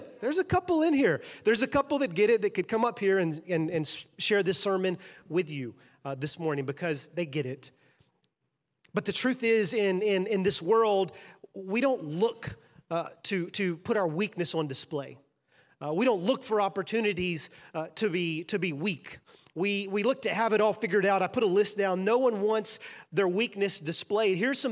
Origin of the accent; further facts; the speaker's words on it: Lovejoy, United States; I grew up around here. I grew up in Lovejoy. So this area is home to me.